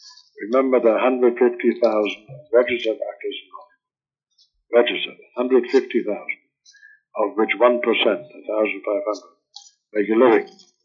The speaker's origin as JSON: {"language": "English", "country": "Germany", "tie": "born or raised there", "moved": "as an adult", "lives_now": "United States", "said": "it talked about my childhood and my growing up in Germany, and then talked mostly about my life in America. I came to this country when I was 18."}